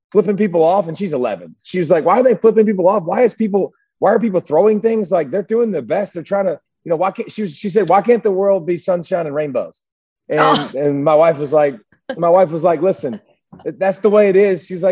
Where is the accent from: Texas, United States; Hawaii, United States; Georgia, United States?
Georgia, United States; But I just think, you know, we grew up in Georgia, and all we've known really is a lot of disappointment and a lot of close calls.